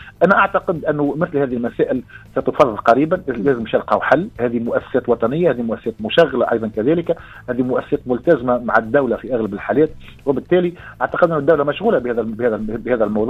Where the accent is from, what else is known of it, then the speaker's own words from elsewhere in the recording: Tunisia; وأنا ما نتحدث كتونسي وحتى كصحافي أصلا أساسا.